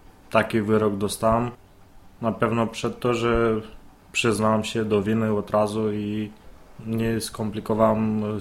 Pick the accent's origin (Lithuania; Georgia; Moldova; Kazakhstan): Moldova; Polish is a second language; now in Poland; Jakbyś siedział u siebie w Mołdawii, to na pewno bym miał gorsze.